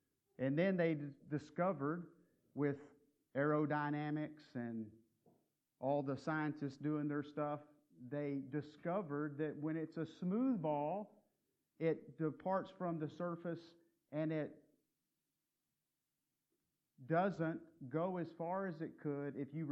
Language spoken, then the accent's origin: English; Texas, United States; And I grew up in West Texas, so I knew a little bit about strong winds blowing.